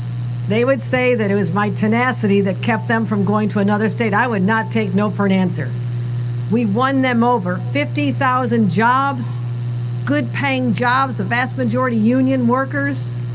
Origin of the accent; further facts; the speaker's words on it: New York, United States; us from Western New York, you cannot grow up in this area and not be a hardcore environmentalist. We're not far from Love Canal. The world was watching Love Canal when I was growing up.